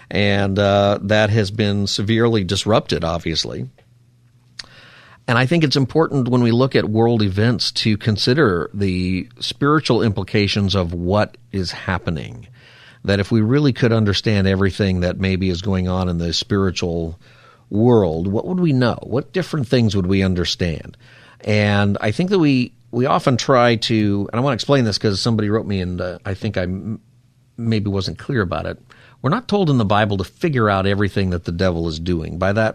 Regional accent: Palmdale, California, United States; I grew up here in Palmdale, which is a good place to be from.

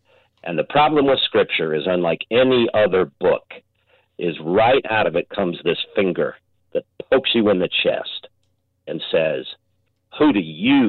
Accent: Salt Lake City, Utah, United States; And I had no idea of that vocabulary as a young man growing up in Salt Lake City.

